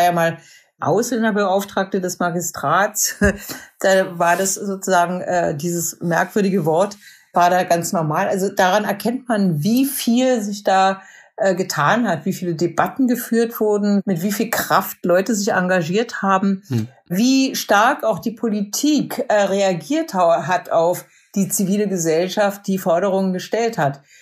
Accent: eastern Germany, Germany; Ich bin aus dem Osten und ich habe auch noch eine Stasi-Vergangenheit.

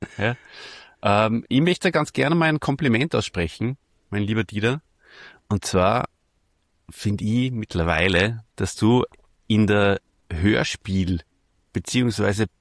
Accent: Austria; ich tue mir als Österreicher natürlich ein bisschen schwer mit diesem Wort.

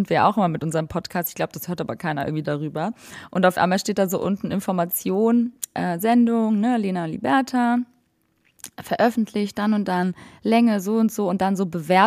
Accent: Hamburg, Germany; bin aus Hamburg.

